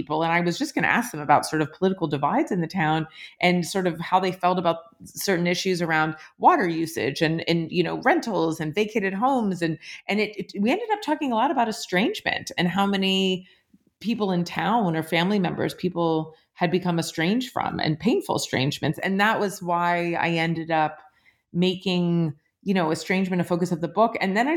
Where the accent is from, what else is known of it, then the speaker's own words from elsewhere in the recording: Appalachia, United States; So, I mean, I grew up Jewish in Appalachia